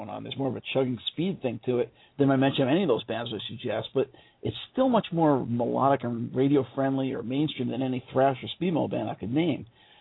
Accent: New York, United States; speaking as a New Yorker

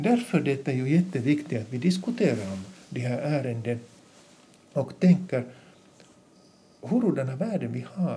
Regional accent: Vaasa, Ostrobothnia, Finland; Om vi tänker som finländare och som vasaborna

